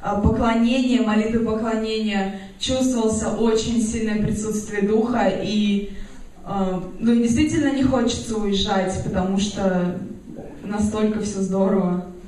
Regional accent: Moscow, Russia; я из Москвы.

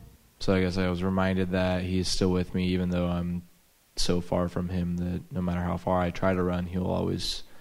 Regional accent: Vancouver, British Columbia, Canada; I'm from Vancouver.

